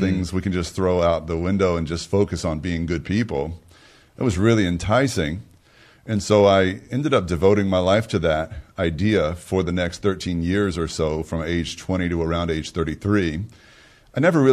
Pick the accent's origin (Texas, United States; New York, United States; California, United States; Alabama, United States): Texas, United States; I was born and raised in the Bible Belt of the U.S., Northeast Texas, and had a wonderful upbringing.